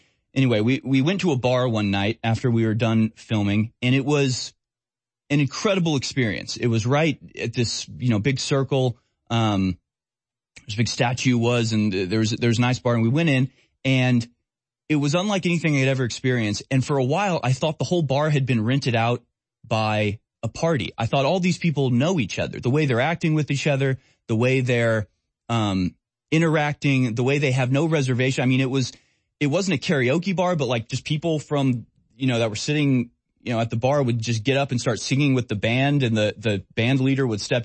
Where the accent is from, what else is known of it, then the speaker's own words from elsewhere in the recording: Houston, Texas, United States; I grew up in Houston, Texas, the most diverse city in America.